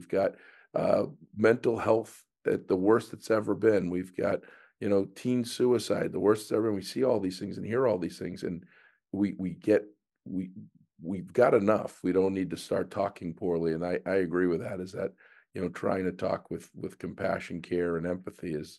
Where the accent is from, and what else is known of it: Boston, Massachusetts, United States